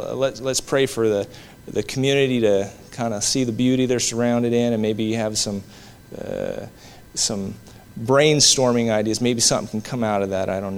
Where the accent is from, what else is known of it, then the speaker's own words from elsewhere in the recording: Washington, United States; my wife and I come from Washington State, and there's a lot of natural beauty in that state